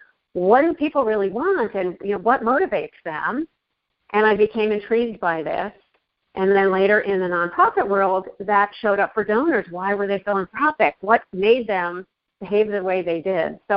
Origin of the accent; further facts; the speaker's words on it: Tri-state New York area, United States; also born or lived in Connecticut, United States / New Jersey, United States; I grew up in the Connecticut, New Jersey area, so I'm from the tri-state New York area. And as a kid, I was part of a large family, one of seven.